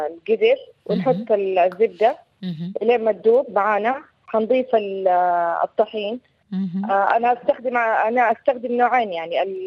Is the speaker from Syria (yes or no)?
no; Makkah Province, Saudi Arabia; الحيسة في مدينة في مكة عندنا، وهنا في جدة يسموها الحيسة